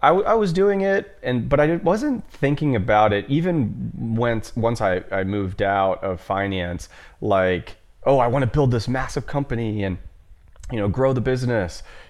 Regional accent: Washington, District of Columbia, United States; because I grew up in the Washington, D.C. metro area

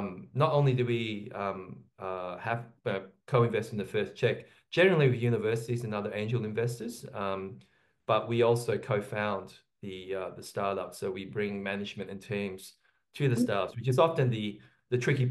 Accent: Perth, Western Australia, Australia; But this in the background is actually my hometown, Perth, Western Australia.

